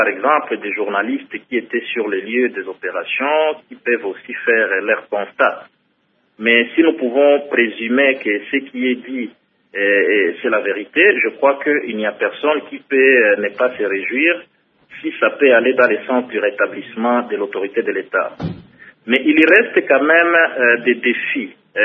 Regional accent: DR Congo; avant tout en tant que Congolais

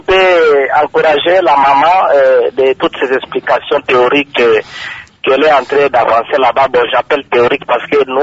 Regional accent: Kindu, Maniema, DR Congo; Parce que chez nous, à Kindu, ici, on a déjà des autoroutes

